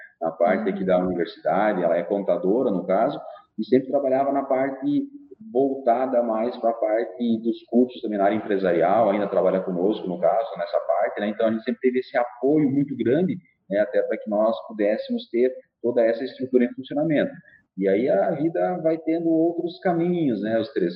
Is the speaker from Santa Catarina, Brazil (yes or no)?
yes; Concórdia, Santa Catarina, Brazil; eu venho lá de Concórdia, lá do Oeste, né, lá tinha, né, próximo do Rio Grande